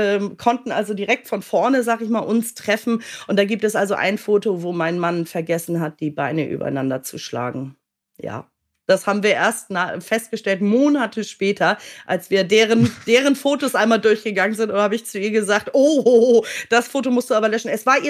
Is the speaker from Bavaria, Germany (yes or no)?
no; Hamburg, Germany; born there; ich komme ja gebürtig aus Hamburg.